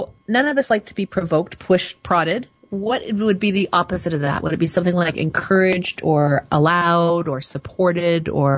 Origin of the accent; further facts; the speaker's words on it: Canada; because I'm not all that up on my short forms of the different states, you know, being Canadian.